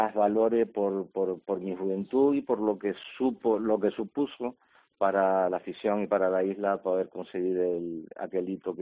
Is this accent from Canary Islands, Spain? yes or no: yes; Canary Islands, Spain; yo me quedo con el haber podido participar con el Tenerife, haber llegado al equipo de mi tierra